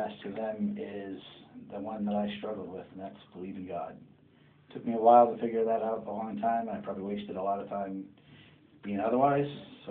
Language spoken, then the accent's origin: English; Binghamton, New York, United States; also born or lived in Indiana / Endicott; So after about a year in Indiana, before I remember anything, we moved to New York, upstate New York, in a town called, or city called Binghamton, New York.